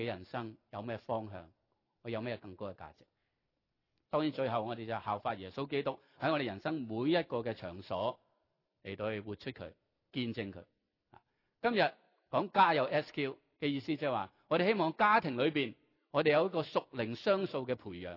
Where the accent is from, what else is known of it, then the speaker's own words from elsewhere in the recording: China; 簡單嚟講就好似我哋中國人啦